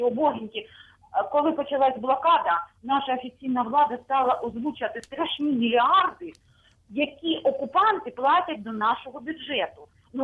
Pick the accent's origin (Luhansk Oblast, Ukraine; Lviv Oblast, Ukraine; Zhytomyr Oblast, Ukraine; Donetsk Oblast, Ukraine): Luhansk Oblast, Ukraine; я з Луганщини.